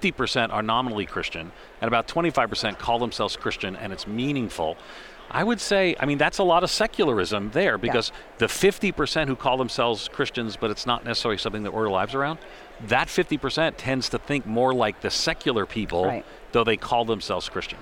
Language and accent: English; New York, United States; I grew up Roman Catholic outside of New York City on Long Island. And I mean, there's a cultural identity. I was Irish Catholic.